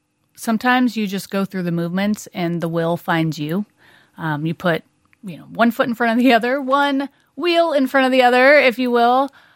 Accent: United States; accent: American; Can you hear my American accent?

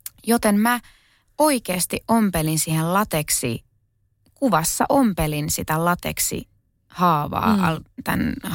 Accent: Kerava, Uusimaa, Finland; No, mä oon syntynyt Keravalla. Ja mun ehkä niin kuin lapsuusmaisemat on just Kerava, kerrostalo, sienimetsät lähistöllä, sitten mummola Oulussa ja sitten Rovaniemellä mökki

